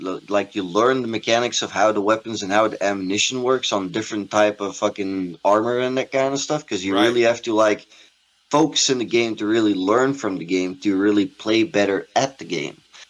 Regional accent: Netherlands; English is a second language; I'm still European. I'm, I'm Dutch from English words are not always that easy for me.

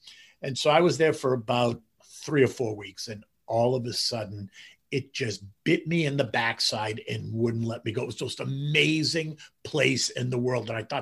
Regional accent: Boston, Massachusetts, United States; moved away as an adult; I was a freshman in college, and I'm a kid from Boston. I was going to school in D.C.

